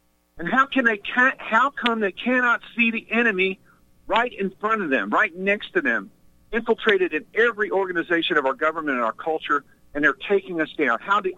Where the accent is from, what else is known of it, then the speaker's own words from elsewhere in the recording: Missouri, United States; I grew up in the Bible Belt back in Missouri